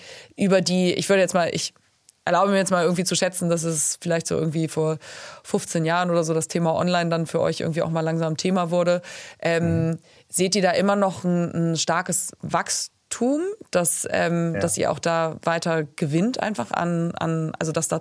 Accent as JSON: {"language": "German", "region": "Hamburg", "country": "Germany", "lives_now": "Munich, Germany", "said": "Ich komme ursprünglich aus Hamburg"}